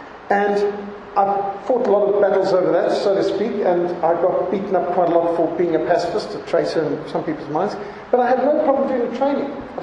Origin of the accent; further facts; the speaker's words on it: Zimbabwe; I was brought up in Rhodesia. Our teachers carried machine guns. We were brought up where rifles were propped up by the door and over the mantelpiece in the farm.